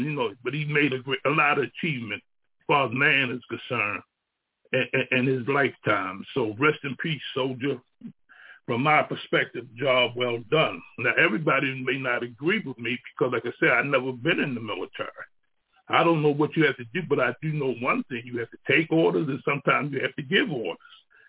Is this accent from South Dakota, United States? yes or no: no; Baltimore, Maryland, United States; And it was started early in the morning at, I'm from Baltimore, in the park, when many brothers and sisters got together at sunrise.